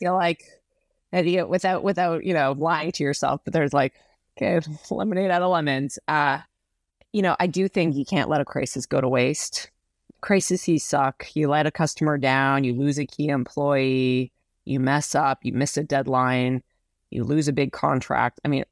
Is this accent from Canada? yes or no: yes; Canada; now in San Francisco, United States; Yes, I'm proudly Canadian. I live in San Francisco, but also proudly Canadian.